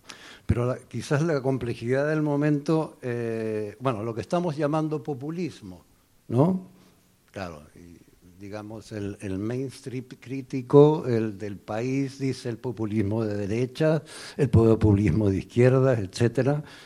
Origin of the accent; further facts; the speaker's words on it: Chile; now in Mexico; yo salí de Chile a México con el asunto de Pinochet, tuvimos que salir el año 74.